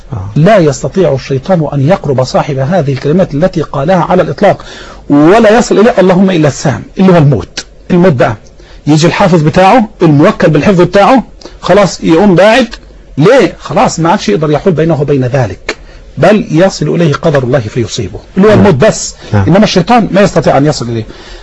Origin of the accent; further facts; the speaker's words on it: Dim al-Shalt, Dakahlia, Egypt; الندوه السنويه غدا في قريتي في ديم الشلت مركز ديكنس ده قهليه